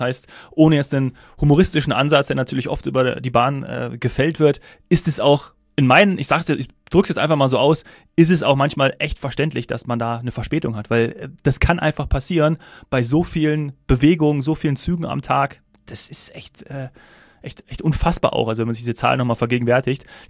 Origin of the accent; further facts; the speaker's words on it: Bad Arolsen, Hesse, Germany; komme ich vom Diemelsee oder Willingen komme ich her, also tatsächlich Bad Arolsen, ja, cool. Nordhessen